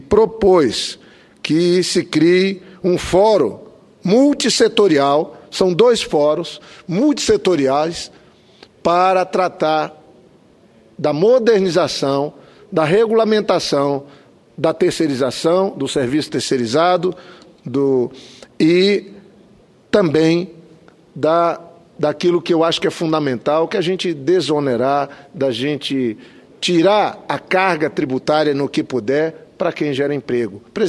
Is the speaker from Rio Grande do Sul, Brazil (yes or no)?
no; Acre, Brazil; Eu não sou, óbvio, sou do Acre.